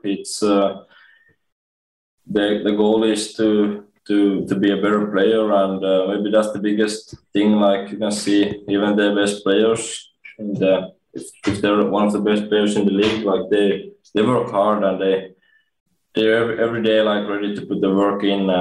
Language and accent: English; Espoo, Uusimaa, Finland